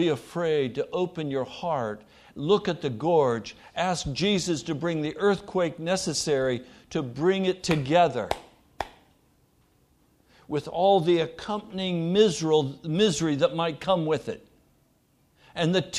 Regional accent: United States; We're so American. You know, so sober and so like bankers.

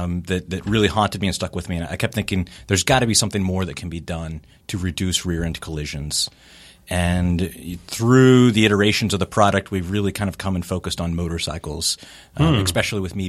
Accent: Louisville, Kentucky, United States; I am from Louisville.

